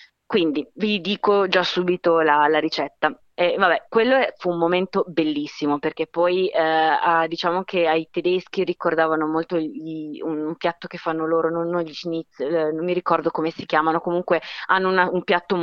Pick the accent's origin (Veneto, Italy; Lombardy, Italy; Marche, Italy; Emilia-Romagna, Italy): Emilia-Romagna, Italy; Bologna; una buona ricetta tipica delle mie parti, che sono di Bologna